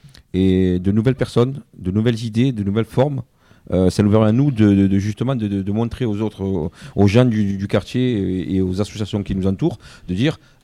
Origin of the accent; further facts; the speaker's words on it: Marseille, Provence-Alpes-Côte d'Azur, France; Je suis né aux Égalades, j'ai grandi au Flamand, j'ai eu la chance de grandir au Flamand.